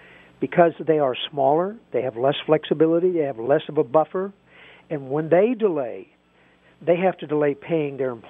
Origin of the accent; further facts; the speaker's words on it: Walla Walla, Washington, United States; born there; I was born in Walla Walla, Washington.